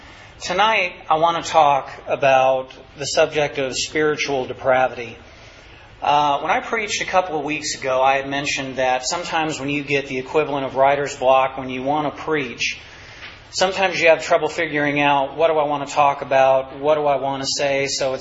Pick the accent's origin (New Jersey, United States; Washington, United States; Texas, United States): Washington, United States; Whidbey Island; I can see changes from the way things were in the very early 80s when I was growing up on Whidbey Island.